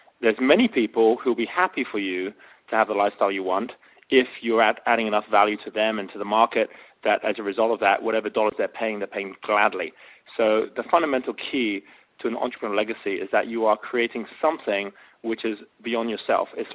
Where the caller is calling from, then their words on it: Bali, Indonesia; given that I'm phoning in from Bali